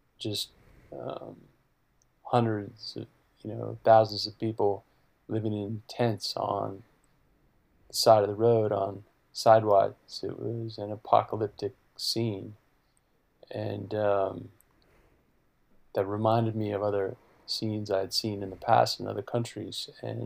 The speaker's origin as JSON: {"language": "English", "town": "Los Angeles", "region": "California", "country": "United States", "tie": "born or raised there", "said": "extremely wealthy people who live in high-end condos, and it's all happening here in my hometown, in Los Angeles."}